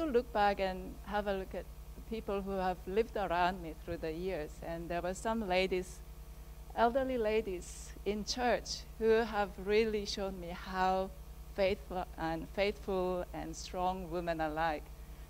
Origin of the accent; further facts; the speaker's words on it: South Korea; I'm originally from South Korea.